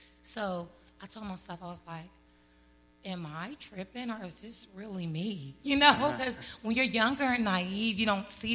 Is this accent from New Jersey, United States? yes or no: no; Oklahoma, United States; And so now that I'm here, I'm actually from Oklahoma. I've been here for almost 6 months now.